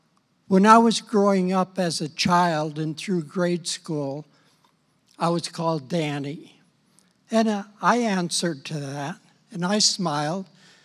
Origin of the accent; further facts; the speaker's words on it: Michigan, United States; Originally, I'm from Upper Michigan.